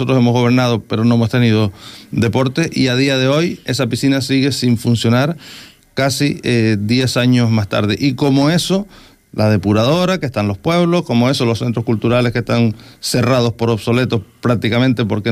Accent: Antigua, Canary Islands, Spain; los que somos de Antigua, por así decirlo

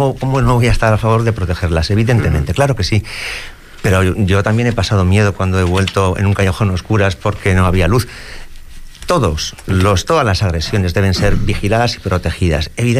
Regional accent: Spain; porque, bueno, porque somos españoles.

